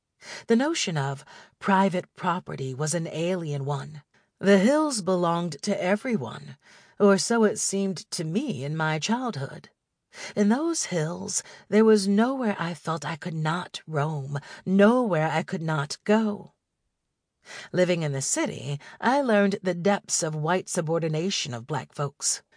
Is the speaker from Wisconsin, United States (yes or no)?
no; Kentucky, United States; Usually, when asked where I hailed it from, naming Kentucky as my home state would be greeted with laughter, or with the question, "Kentucky? Where is that?"